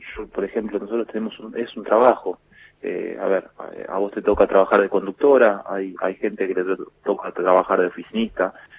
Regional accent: Quilmes, Buenos Aires Province, Argentina; yo soy acá de Quilmes, viví toda la vida acá

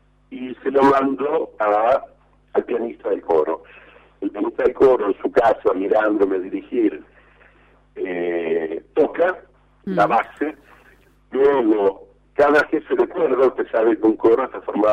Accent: Uruguay; yo estoy acá en Uruguay, yo soy uruguayo.

